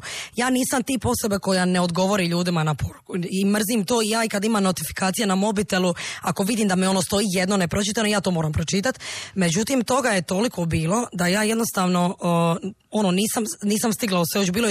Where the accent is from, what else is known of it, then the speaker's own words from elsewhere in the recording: Sinj, Split-Dalmatia County, Croatia; Dolazim iz Sinja